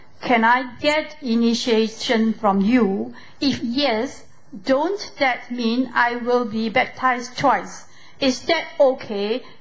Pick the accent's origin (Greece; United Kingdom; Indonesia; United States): Indonesia; English is a second language; I come from Indonesia and I bring my father who is already 71 years old.